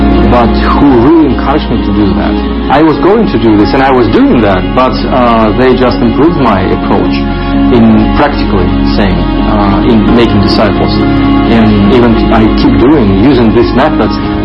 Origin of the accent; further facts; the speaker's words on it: Minsk, Belarus; English is a second language; I'm from Belarus, Minsk, and I'm a pastor of New Covenant Church. I was born in a non-Christian family.